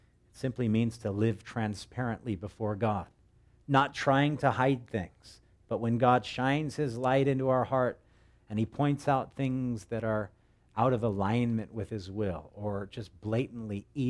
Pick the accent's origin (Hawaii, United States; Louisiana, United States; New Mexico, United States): Hawaii, United States; When I grew up on the North Shore as a little kid, we lived near Sunset Beach.